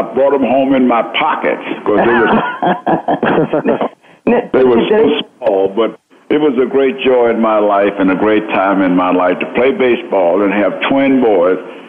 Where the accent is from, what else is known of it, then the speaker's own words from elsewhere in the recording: Dallas, Texas, United States; born there; I was born in Dallas, Texas, and there was no major league team in Dallas at that time.